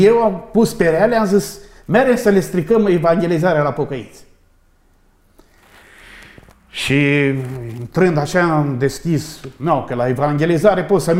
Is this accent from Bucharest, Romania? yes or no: no; Lupu, Alba County, Romania; Eu nu sunt medeșan, eu sunt din Blaj, din Lupu, de fapt. Dar stau pentru o perioadă de timp că m-am căsătorit la Medeș.